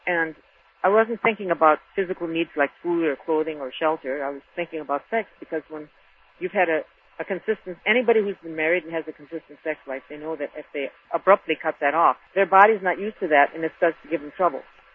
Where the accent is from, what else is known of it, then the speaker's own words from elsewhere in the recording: Midwest, United States; I was raised in the Midwest in what they call the Bible Belt, and I had been going, as a child, I went to the Lutheran Church